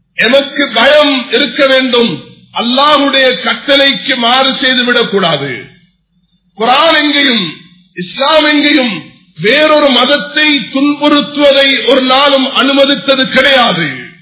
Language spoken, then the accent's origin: Tamil; Sri Lanka; நாம் இலங்கை வாசிகள், இலங்கைக்காக எங்களோட முன்னோர்கள் பாடுபட்டிருக்கிறார்கள், நாங்களும் இலங்கையர்களாக இருந்து